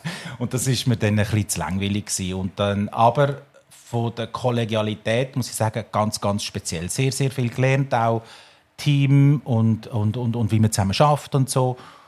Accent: Lucerne, Switzerland; Ich bin Innerschweizer. Ich bin in Luzern aufgewachsen. Und meine Mutter ist Holländerin, mein Vater ist Italiener und ich bin so ein Gastarbeiterkind eigentlich.

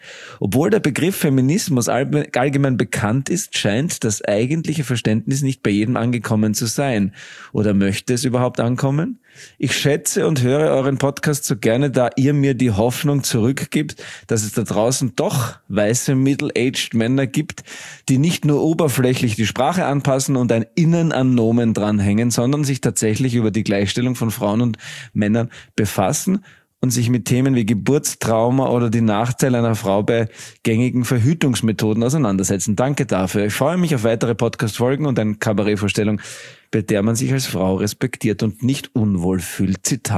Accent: Graz, Styria, Austria; In Graz, na, Full Education ist ein Graz, ich bin ein Grazer Gaul.

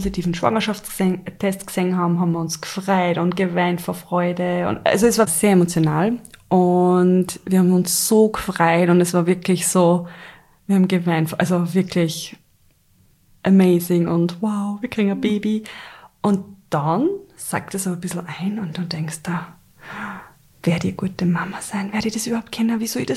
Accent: Upper Austria, Austria; Sagt man bei uns in Oberösterreich?

